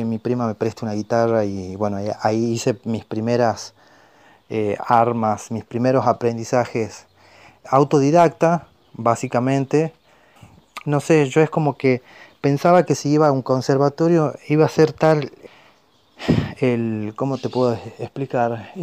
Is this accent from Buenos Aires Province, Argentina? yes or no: no; Tucumán, Argentina; now in Buenos Aires, Argentina; Hace unos casi 6 años ya que estoy viviendo acá en Buenos Aires. Yo soy oriundo de Tucumán. Tucumán es una provincia que está al norte de Argentina, al noroeste.